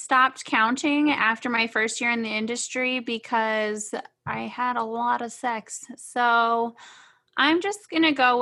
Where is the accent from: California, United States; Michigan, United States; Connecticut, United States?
Michigan, United States; Well, I'm from Michigan and I love all the mass holes.